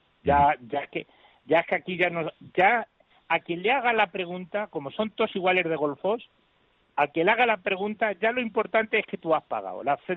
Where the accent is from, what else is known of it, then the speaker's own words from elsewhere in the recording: Spain; y yo soy español